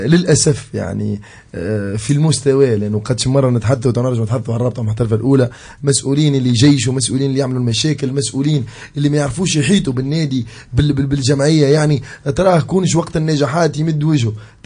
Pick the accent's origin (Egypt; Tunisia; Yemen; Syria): Tunisia; نشوف التوانسة فرحانين يعني بالتتويجات، فخر مليان يعني كتونسي